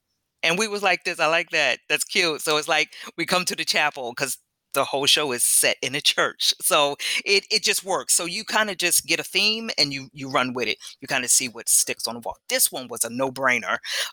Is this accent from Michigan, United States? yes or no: no; New Jersey, United States